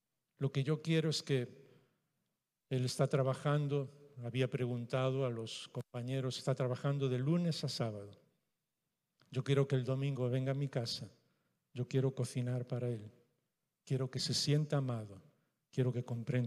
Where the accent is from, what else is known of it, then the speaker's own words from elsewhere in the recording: Galicia, Spain; Como gallego, y sé que entendéis mi manera de pensar